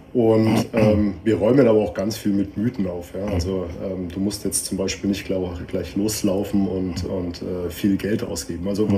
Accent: Würzburg, Bavaria, Germany; now in Auhausen, Germany; Also ich bin ursprünglich aus Würzburg, aber ich komme auch aus einer Soldatenfamilie. Also ich bin sehr oft und häufig umgezogen und durch die ganze Republik gekommen. Bin aber tatsächlich seit 2005 in Auhausen.

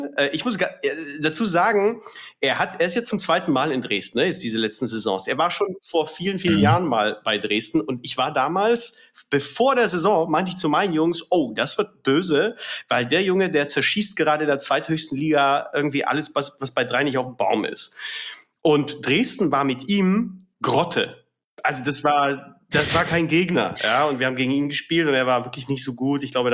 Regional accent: Czechia; Also ich kann mich jetzt als Tscheche nicht über zu viele Tschechen beklagen.

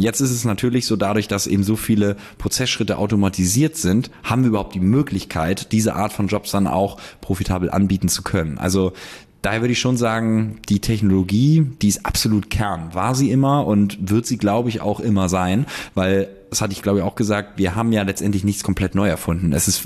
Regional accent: Hamburg, Germany; Ich komme ja aus Hamburg

